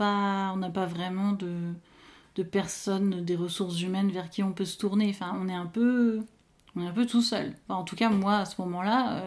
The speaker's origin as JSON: {"language": "French", "region": "north-east", "country": "France", "tie": "born or raised there", "said": "j'étais toujours restée dans le nord-est, donc ma région d'origine."}